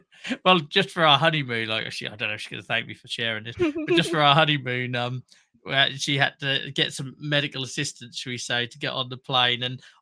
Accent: Norwich, East of England, United Kingdom; So the first one was in Norwich, which was my hometown.

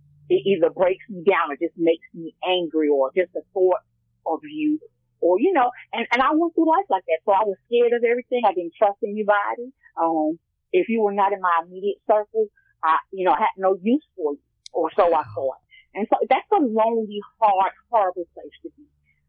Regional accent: Bronx, New York, United States; now in South Carolina, United States; like you said, I'm originally from the Bronx. I stay in South Carolina

